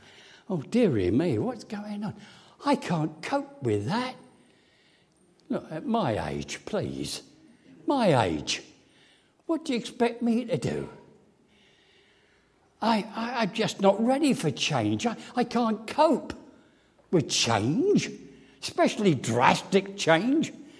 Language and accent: English; England, United Kingdom; excuse my language, I'm an Englishman, a little old lady.